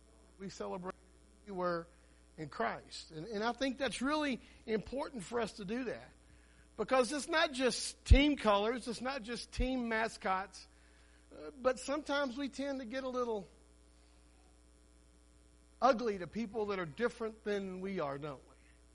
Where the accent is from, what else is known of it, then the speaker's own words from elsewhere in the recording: Grand Prairie, Texas, United States; When I was growing up, our biggest rivalry were the South Grand Prairie Warriors. Nikki, I was from Grand Prairie High School.